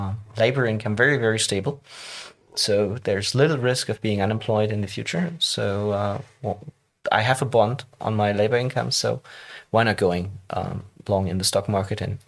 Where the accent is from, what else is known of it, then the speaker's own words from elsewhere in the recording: Hanover, Lower Saxony, Germany; English is a second language; I'm originally from Hanover, so I grew up with the Scorpions.